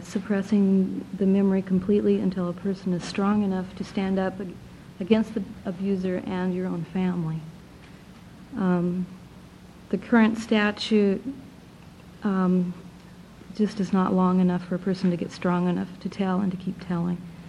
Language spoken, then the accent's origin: English; Forest Grove, Oregon, United States; I'm from Forest Grove, Oregon.